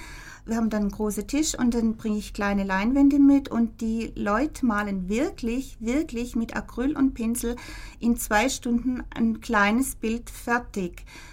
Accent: Spielberg, Baden-Württemberg, Germany; born there; ich komme aus, ich bin geboren in Spielberg, ich mag das Kirbachtal

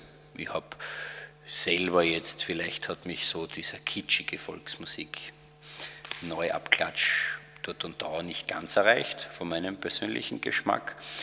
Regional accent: Austria; gerade als Österreicher auch noch im Dialekt

